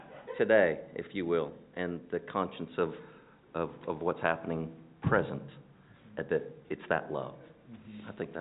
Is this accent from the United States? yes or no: yes; Texas, United States; I'm from Texas, I'm sorry.